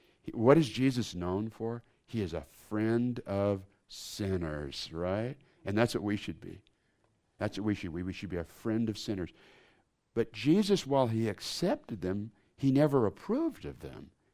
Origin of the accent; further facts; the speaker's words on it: San Diego, California, United States; I'm 62 years old, and when I grew up here in San Diego, I didn't know any homosexuals.